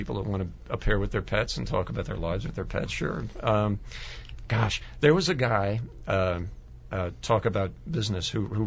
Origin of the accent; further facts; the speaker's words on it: Rahway, New Jersey, United States; also born or lived in Hillside / Clifton; I grew up in Union County. I was always in the New York metro area, so a town called Rahway.